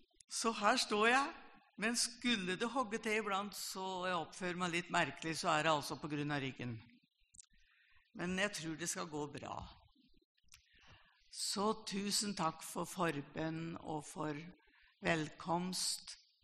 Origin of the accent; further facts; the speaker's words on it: Gjerpen, Telemark, Norway; Og det er fra det området jeg kommer da, det hører dere kanskje. Må ikke plassere meg i Østfold, for det gjør de fleste. Men jeg kommer ikke fra Østfold, jeg kommer fra Gjerpen ved Skien.